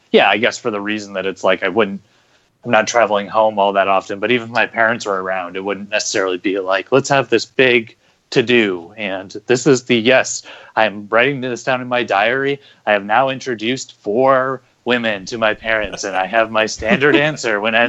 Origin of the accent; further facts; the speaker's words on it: New York, United States; Grandpa Munster from Buffalo. So we're getting into some of my hometown area.